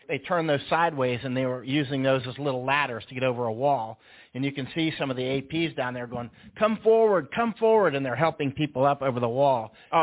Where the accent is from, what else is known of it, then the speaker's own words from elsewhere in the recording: Florida, United States; I can tell them apart. I'm from Florida.